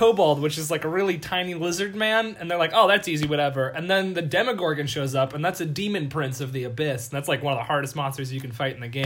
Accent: Portland, Oregon, United States; I have an accent. I don't know. It's not an Oregon thing. I'm from Portland, Oregon, Ryan.

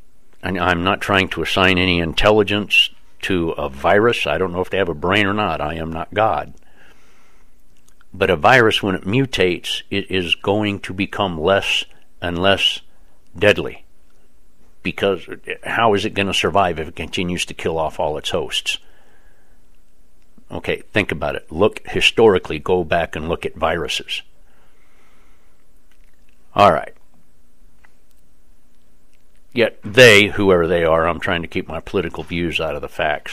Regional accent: United States; I am an American, a patriot, and an activist.

